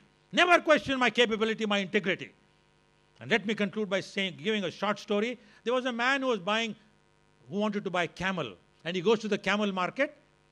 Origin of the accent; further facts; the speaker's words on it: Karnataka, India; I am from Karnataka. I didn't know Gurmukhi. I learned Gurmukhi in 3 months in my battalion because that was the religion of my troops